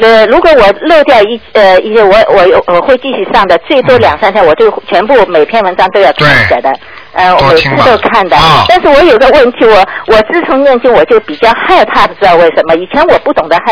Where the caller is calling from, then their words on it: New Zealand; 我是从新西兰打过来的，因为我听不到你的收音机，我从新西兰打过来。